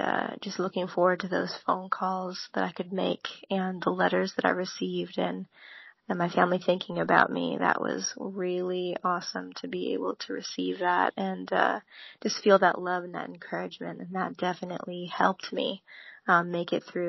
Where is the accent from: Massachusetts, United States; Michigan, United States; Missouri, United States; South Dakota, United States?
Michigan, United States; Kalamazoo; I grew up in Kalamazoo, Michigan, and grew up on a farm there